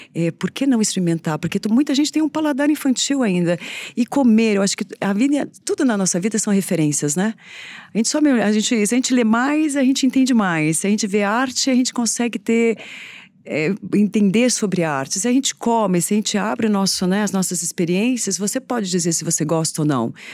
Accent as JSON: {"language": "Portuguese", "region": "São Paulo", "country": "Brazil", "said": "isso é interior paulista, né? Então não tem como, eu sou daqui, né? O meu pé, eu sou brasileira."}